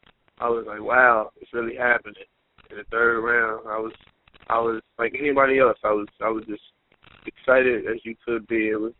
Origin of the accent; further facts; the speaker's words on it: Delaware, United States; I'm from Delaware. I remember when I was little, people told me I would never make it to the NFL because I'm from Delaware.